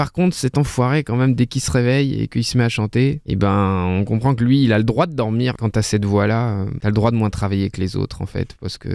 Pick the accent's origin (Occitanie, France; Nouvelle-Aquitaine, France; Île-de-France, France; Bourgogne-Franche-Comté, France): Île-de-France, France; Paris; donc puis je viens de la Porte de Saint-Cloud.